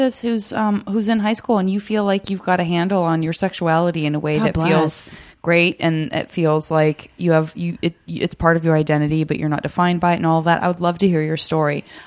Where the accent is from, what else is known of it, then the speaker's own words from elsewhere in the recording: Tucson, Arizona, United States; You know, I'm from Tucson, and talk about nothing to do.